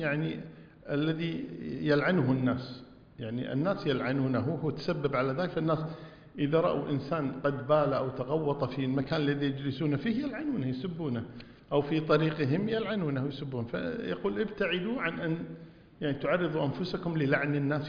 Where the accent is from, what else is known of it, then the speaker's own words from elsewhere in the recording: Kuwait; نحن عندنا في الكويت هنا